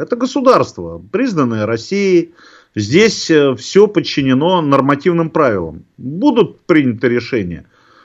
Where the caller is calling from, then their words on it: Donetsk Oblast, Ukraine; я не из ЛНР вещаю, я из ДНР.